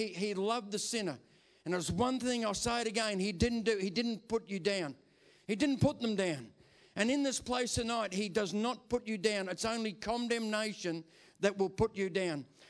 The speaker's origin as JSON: {"language": "English", "region": "Tasmania", "country": "Australia", "tie": "born or raised there", "said": "But I grew up in Tasmania on the northwest coast on a farm, right? So I was a little church boy."}